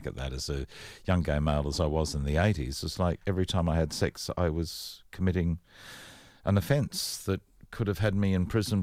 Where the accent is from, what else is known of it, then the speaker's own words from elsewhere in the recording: Rockhampton, Queensland, Australia; I'm from Rockhampton. There is nothing similar about Rockhampton, Townsville, except having to grow up gay in a place which...